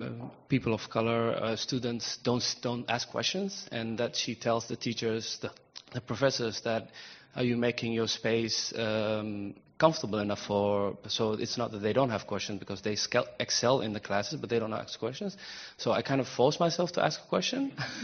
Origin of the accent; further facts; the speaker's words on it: Netherlands; We're from the Netherlands.